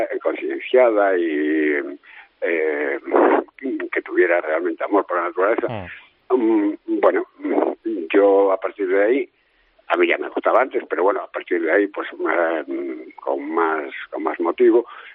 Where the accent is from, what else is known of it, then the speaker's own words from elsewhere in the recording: Galicia, Spain; yo es que además vengo de Galicia